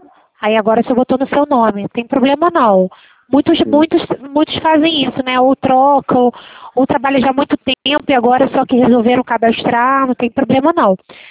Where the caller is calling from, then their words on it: Rio de Janeiro, Brazil; accent: carioca; Eu falo da cidade do Rio de Janeiro